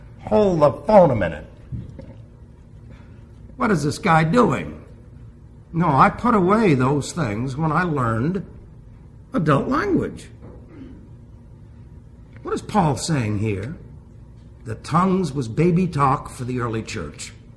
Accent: New York, United States; English is a second language; So I had an accent for many years. Was laughed at. Then I was raised in New York, and so you know the problem there right away. But eventually I learned the language.

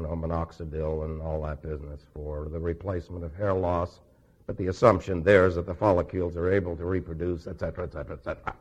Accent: New York City, New York, United States; now in Arizona, United States; I was raised in New York City, but I'd been gone long enough that I was still going like that.

